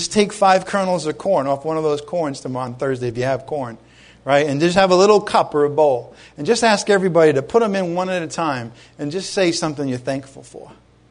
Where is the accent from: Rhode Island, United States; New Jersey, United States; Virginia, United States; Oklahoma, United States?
Rhode Island, United States; We were growing up in Rhode Island. We used to drive to Vermont to get pure maple syrup.